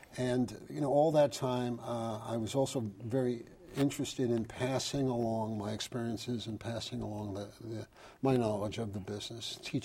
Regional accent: New York, United States; I'm from New York, as they say.

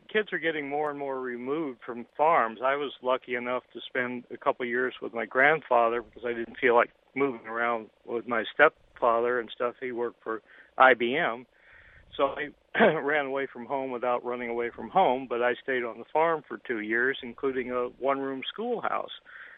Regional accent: Iowa, United States; I'm originally from Iowa, but I grew up all over the United States.

